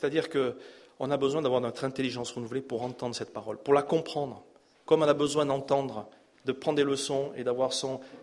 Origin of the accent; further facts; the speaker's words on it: Bern, Switzerland; je suis allemand, je suis originaire de Berne, moi. Mais vous savez, mon suisse allemand, c'est une catastrophe.